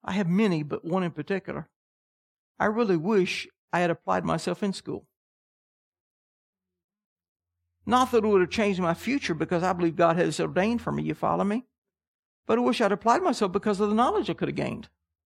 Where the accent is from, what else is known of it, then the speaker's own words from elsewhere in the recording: Canada; because they pronounced the words totally different than I did. I'm from Canada. They made fun of my speech.